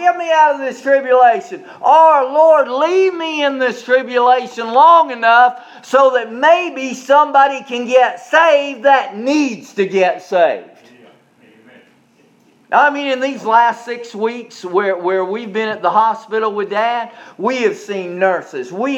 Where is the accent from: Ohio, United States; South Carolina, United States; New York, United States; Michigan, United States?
South Carolina, United States; Charleston; Tell I'm from Charleston.